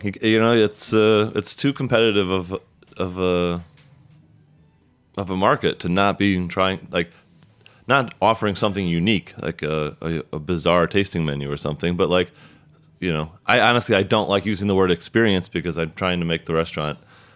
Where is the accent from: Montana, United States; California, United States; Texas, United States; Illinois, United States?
Illinois, United States; So I grew up like about an hour south of Chicago